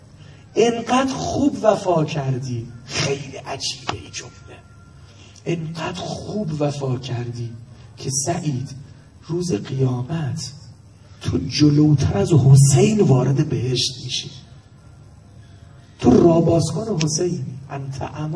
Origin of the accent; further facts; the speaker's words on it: Ahvaz, Khuzestan, Iran; من بچه اهوازم